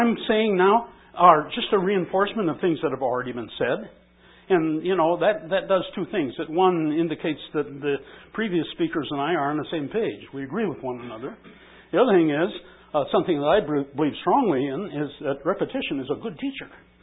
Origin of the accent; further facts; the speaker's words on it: Minneapolis, Minnesota, United States; I got out of the Army, settled into a job in my hometown of Minneapolis.